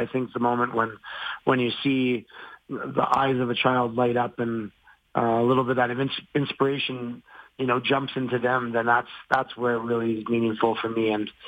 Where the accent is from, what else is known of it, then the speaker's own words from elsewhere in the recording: Calgary, Alberta, Canada; I'm really happy that Calgary's my hometown, and I've been blessed by how the city supported me